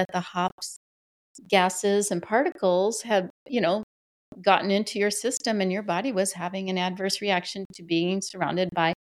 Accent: Wisconsin, United States; also born or lived in Chicago; I was born in Chicago. My mom had, I had two stepdads and we ended up moving to Wisconsin. And I ended up growing up on an Indian reservation from the age of 8 to 18.

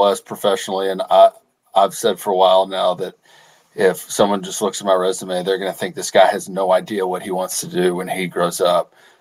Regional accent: Arkansas, United States; Then I moved away from my hometown in Arkansas for about 15 years.

